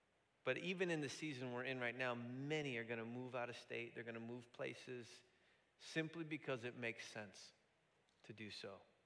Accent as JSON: {"language": "English", "town": "Fullerton", "region": "California", "country": "United States", "tie": "born or raised there", "said": "It makes way more sense to plant in Fullerton. I grew up in Fullerton."}